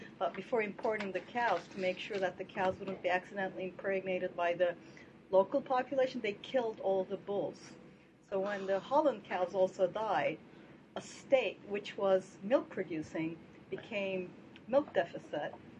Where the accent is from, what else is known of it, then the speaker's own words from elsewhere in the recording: Turkey; I'm from Turkey.